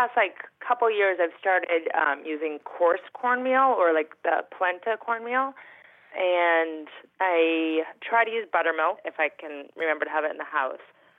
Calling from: Boston, Massachusetts, United States

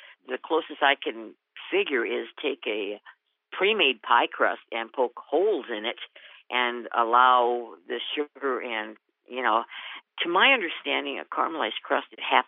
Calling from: Brainerd, Minnesota, United States; I'm calling from Brainerd, Minnesota.

